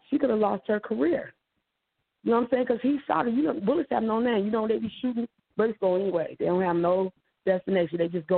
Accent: San Diego, California, United States; You know, California, I'm from San Diego, and I wish I could catch you in the center of my city.

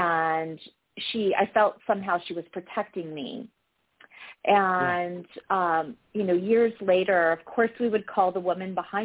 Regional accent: San Diego, California, United States; also born or lived in Huntington Beach; I grew up in San Diego and Huntington Beach.

